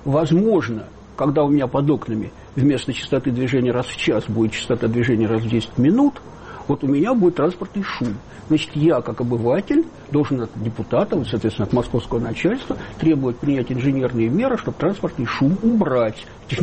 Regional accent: Moscow, Russia; ну, мы, москвичи, акцептовали эту новую транспортную линию

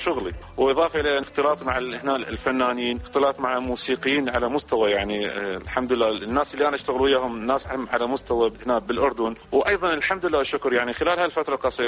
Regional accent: Iraq; أنا كعراقي بلدي أولى

